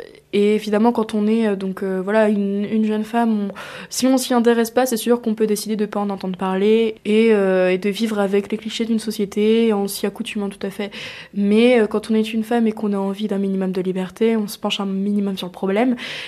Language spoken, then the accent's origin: French; Bourg-en-Bresse, Auvergne-Rhône-Alpes, France; now in Lyon, France; je sais que moi, j'habite sur Lyon, mais j'ai grandi sur Bourg.